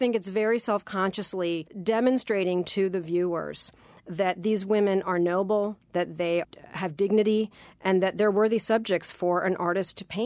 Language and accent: English; Cincinnati, Ohio, United States; also born or lived in Coyoacán, Mexico; I was born in Coyoacán, actually, and very near the Frida Kahlo house. But my family moved to the U.S. when I was an infant, so I'm fully bicultural. I was raised in Cincinnati, Ohio.